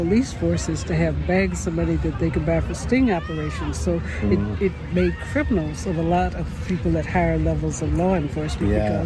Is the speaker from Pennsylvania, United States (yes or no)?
no; Kansas City, Kansas, United States; also born or lived in Parsons / Detroit; I was born in Parsons, Kansas. Mm-hmm. Grew up in Kansas City, Kansas. Went to college in Detroit.